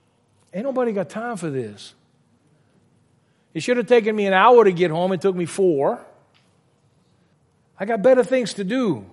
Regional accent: Louisiana, United States; I grew up in Louisiana. I've eaten a lot of raw oysters, and from time to time I've found pearls in those oysters.

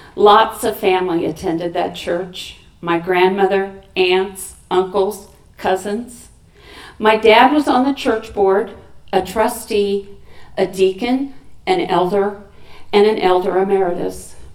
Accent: Mechanicsburg, Illinois, United States; also born or lived in Springfield; I was born in Springfield, Illinois. I am the fourth of five children. I was raised on a farm 3 miles outside of the closest small town. Mechanicsburg had a population of 350 people.

